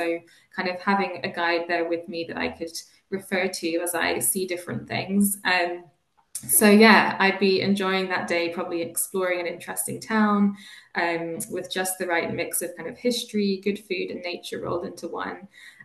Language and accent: English; Pokhara, Gandaki Province, Nepal; So I grew up in Nepal, and I spent my primary school or elementary school years in a city that I called Pokhara.